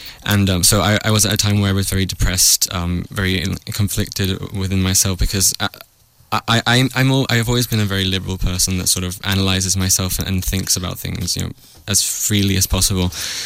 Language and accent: English; Peru; moved away as an adult; also born or lived in London, United Kingdom; now in Vancouver, Canada; well, I was born in London, in England, and when I was little, I moved to Peru. And I've been living there until September of the past year, when I went to Canada to study in Vancouver.